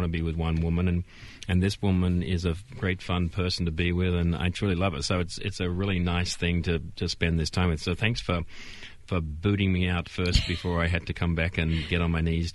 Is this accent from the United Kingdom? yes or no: no; Australia; I'm white, yes. Yeah. I'm Australian, yes.